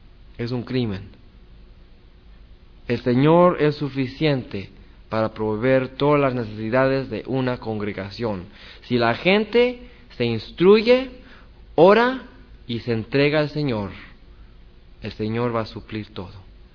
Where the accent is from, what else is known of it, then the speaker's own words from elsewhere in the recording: Mexico City, Mexico; born there; Yo fui católico por toda mi vida. Yo nací en México, el Distrito Federal.